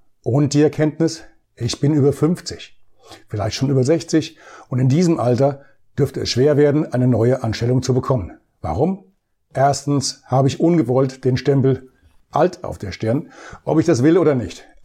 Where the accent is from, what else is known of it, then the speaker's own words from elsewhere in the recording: Bad Orb, Hesse, Germany; in meiner Heimatstadt Bad Orb